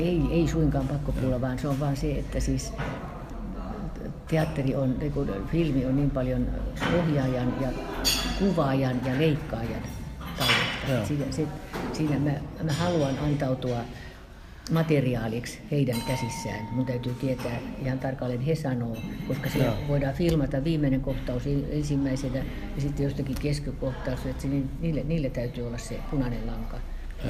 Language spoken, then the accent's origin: Finnish; Tampere, Pirkanmaa, Finland; kun mä oon Pispalasta lähtösi ja siellä 10 ensimmäistä ikävuotta niin asunut.